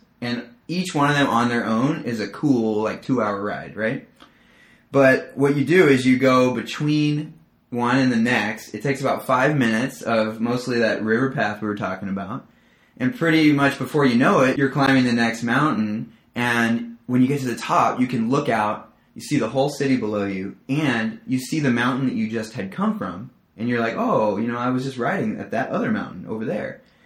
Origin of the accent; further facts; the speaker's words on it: San Francisco, California, United States; now in South Korea; I'm from around San Francisco.